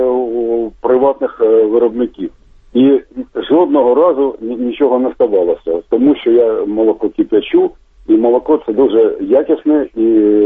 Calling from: Kharkiv, Kharkiv Oblast, Ukraine; я з Харкова.

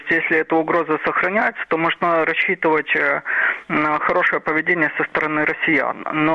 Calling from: Odesa, Odesa Oblast, Ukraine

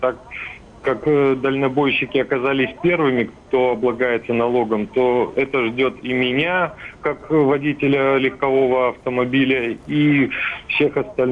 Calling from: Saint Petersburg, Russia; я из Санкт-Петербурга.

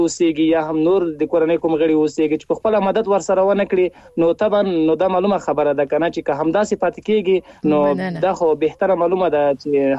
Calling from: Paktia, Afghanistan; هغه هم له پکتیا احمد خیلو څخه.

